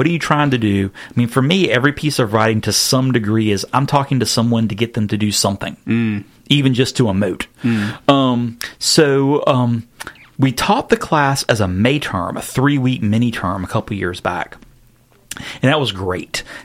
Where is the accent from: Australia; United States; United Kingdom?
United States; the South; I'm tangenting, but I'm from the South. That's what we do.